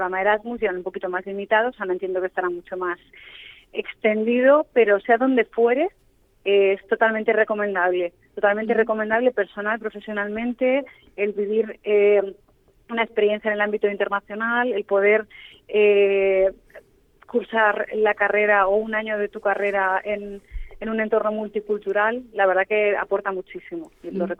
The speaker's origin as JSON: {"language": "Spanish", "town": "Elche", "region": "Valencian Community", "country": "Spain", "said": "yo soy de Elche, entonces evidentemente viví la construcción"}